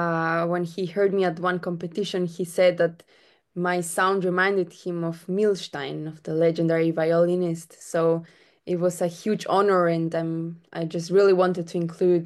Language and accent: English; Spain; She's from Mexico and I'm from Spain.